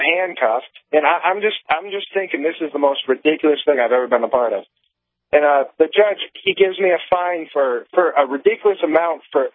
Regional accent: New Hampshire, United States; and I'm from New Hampshire, so I have New Hampshire plates on.

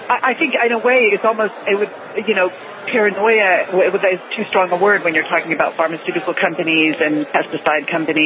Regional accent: Texas, United States; now in Europe; I am a Texan, native Texan, but I live in Europe, and I know that makes me an evil creature.

